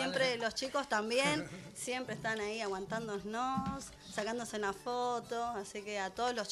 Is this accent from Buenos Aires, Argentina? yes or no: yes; Buenos Aires, Argentina; nosotros somos de acá de Buenos Aires